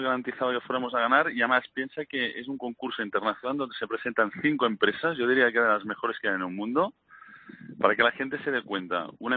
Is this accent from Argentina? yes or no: no; Spain; como muchos españoles, sufrimos la crisis